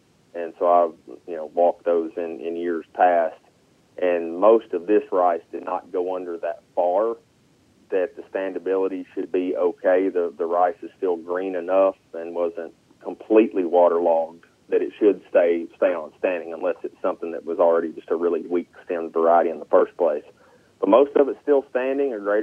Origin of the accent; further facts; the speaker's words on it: Carlisle, Arkansas, United States; And I grew up in Carlisle on a rice and soybean farm, and I'm back living there now and tromping up and down the entire state.